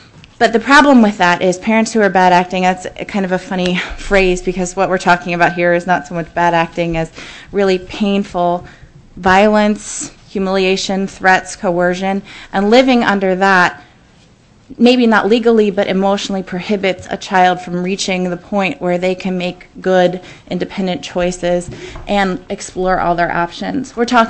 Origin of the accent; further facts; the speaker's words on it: Juneau, Alaska, United States; I'm from Juneau.